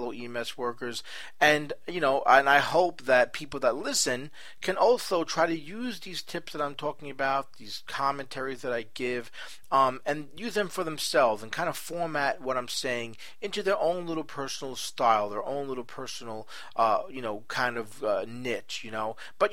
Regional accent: New York, United States; You know, I'm from New York area

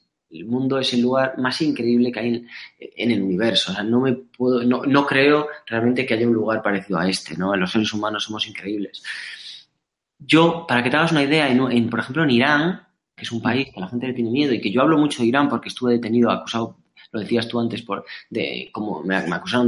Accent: Spain; Yo soy español, tengo grandes amigos en España y hay gente maravillosa aquí.

